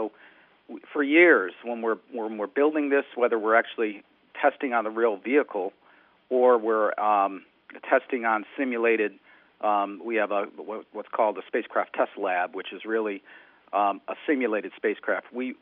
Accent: Williamsville, New York, United States; I grew up in Williamsville and went to St. Joe's in Kenmore, and then I went on to the University of Buffalo

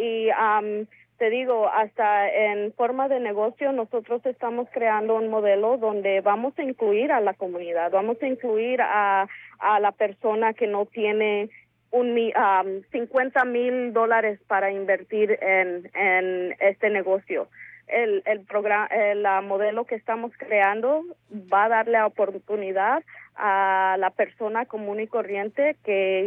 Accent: California, United States; Yo soy de California, he crecido en California por casi toda mi vida

